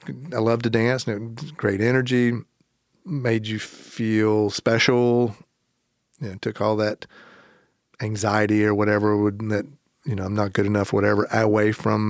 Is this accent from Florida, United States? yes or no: no; Myrtle Beach, South Carolina, United States; Here's the crazy thing about life and growing up in Myrtle Beach at that time.